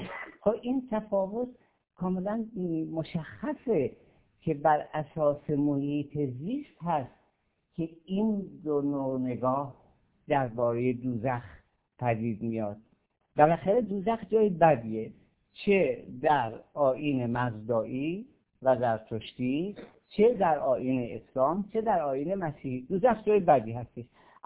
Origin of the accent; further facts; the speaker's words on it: Khorasan, Iran; با خراسان ما که سال 15 سانتی متر الی 20 سانتی متر بیشتر بارون میاد، خیلی تفاوت داره. ما اینجا زمین زیاد داریم ولی آب کم داریم.